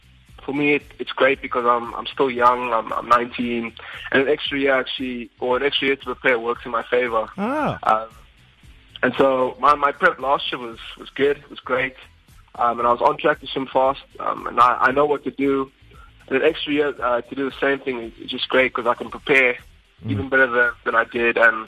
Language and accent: English; South Africa; because as a South African, you know, we're tough and we don't give up easily.